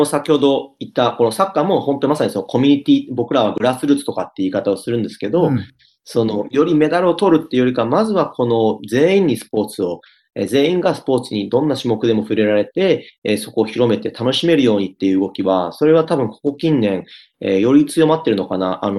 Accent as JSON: {"language": "Japanese", "country": "Australia", "said": "私たちからすると、私たちの母国の大会に出るっていうのは少し不思議な気分ですし"}